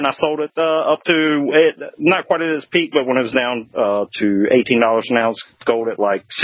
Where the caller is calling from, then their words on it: Raleigh, North Carolina, United States; I'm in Raleigh, North Carolina.